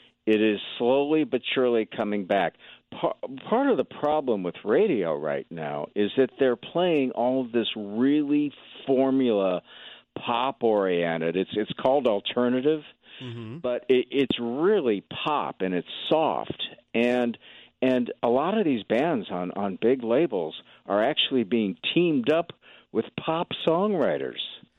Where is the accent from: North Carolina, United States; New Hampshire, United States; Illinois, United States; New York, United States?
Illinois, United States; Chicago; You know, this is a lifetime dream come true for me, and the reason being I grew up in Chicago. I went to Oak Park River Forest, and... Huge, huge Cub fan, right?